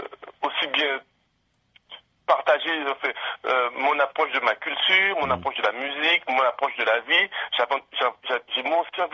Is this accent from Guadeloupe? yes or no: yes; Le Gosier, Guadeloupe; je suis natif de la Guadeloupe, je suis de la commune du Gosier, plus exactement.